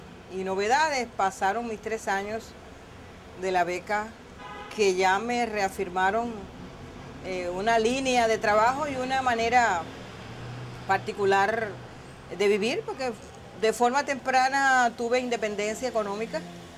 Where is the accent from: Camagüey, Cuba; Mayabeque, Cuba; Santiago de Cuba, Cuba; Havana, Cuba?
Santiago de Cuba, Cuba; Yo soy de Santiago de Cuba